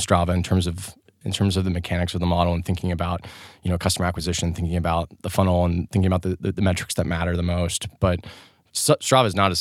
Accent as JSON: {"language": "English", "town": "Cincinnati", "region": "Ohio", "country": "United States", "said": "I'm from Cincinnati originally."}